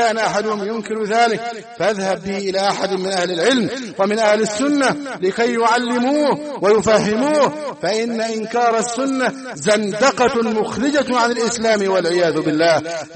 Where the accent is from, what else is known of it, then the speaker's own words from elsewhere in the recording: Egypt; اللهم احفظ بلادنا مصر واجعلها أمنا أمانا، سخاء رخاء، وسائر